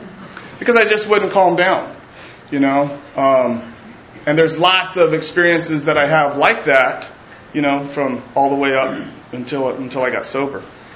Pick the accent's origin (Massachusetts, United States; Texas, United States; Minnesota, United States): Texas, United States; I was born and raised in Texas. To a wonderful family.